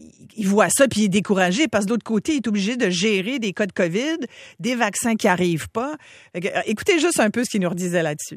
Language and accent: French; New Zealand; Mais contrairement à ce qu'on fait, nous, chez nous, en Nouvelle-Zélande, on les garde pas mal à l'œil, les voyageurs.